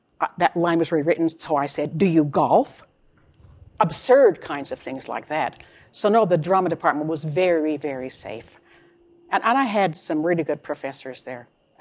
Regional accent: Salt Lake City, Utah, United States; So I was born in Salt Lake City. My mother and father were a bit older when they married and had us. They had five children. We spent 5 years out in Gusher, Utah.

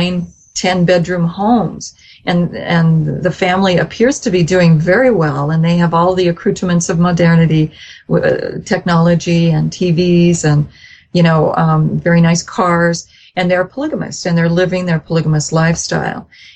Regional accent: Vernon, Utah, United States; I come from Vernon, and so what you do is, gosh, don't you go through, it's been years since I've done this, but you go across the desert and from Utah Valley west

